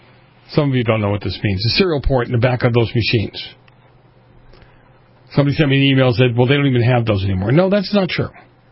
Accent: Massachusetts, United States; One of them was my home state of Massachusetts.

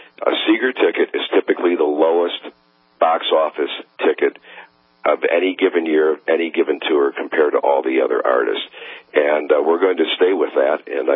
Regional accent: Detroit, Michigan, United States; You know, I'm a car nut. I grew up in Detroit, and there was a time as a kid I could look down the one of the main streets, and I could, any car that was coming down, I could tell the profile.

